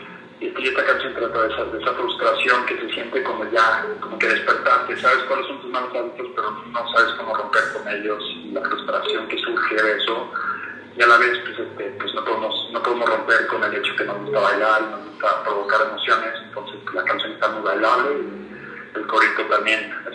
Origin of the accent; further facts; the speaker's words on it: Mexico; yo puedo también sentirme con orgullo de que estoy en México, mi país, mi gente